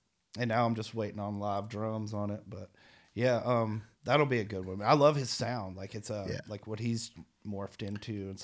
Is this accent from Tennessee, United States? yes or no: yes; Tennessee, United States; I'm from Tennessee, and I grew up literally listening